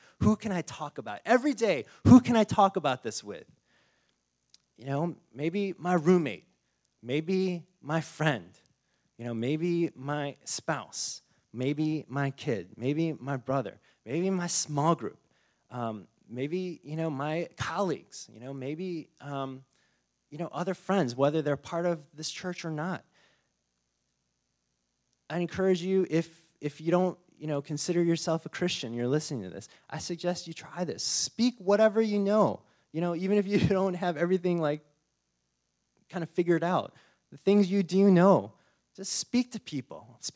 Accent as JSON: {"language": "English", "country": "United States", "said": "maybe it's just because we're so American and we're so individualistic"}